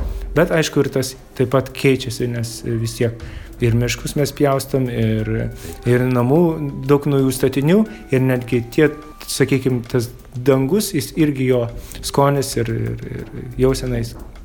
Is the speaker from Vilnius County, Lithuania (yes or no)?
yes; Vilnius, Vilnius County, Lithuania; aš gimiau Vilniuje, užaugau ir... čia ne jo gimtinė, mano gimtinė Vilnius, bet ne jo.